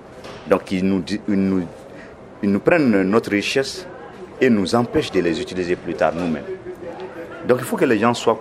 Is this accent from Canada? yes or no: no; Mali; Je viens du Mali, je suis paysan au Mali